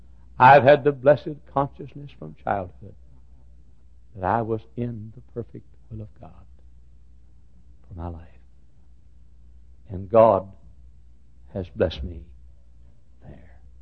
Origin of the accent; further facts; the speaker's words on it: Dallas, Texas, United States; also born or lived in Italy, Texas; From the day that I was born in Italy, Texas. And at a year of age was moved to Dallas. To that little two-room shack we had out on Ann Arbor Street with an outhouse and a wood stove and a dipper and a bucket of water.